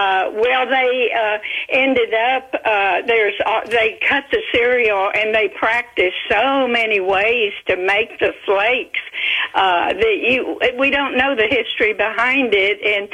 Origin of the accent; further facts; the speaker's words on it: Houston, Texas, United States; also born or lived in Pittsburgh; Well, I'm from Pittsburgh, but I grew up in Houston, went to Reagan, and worked for some oil companies and the Chronicle and things like places like that.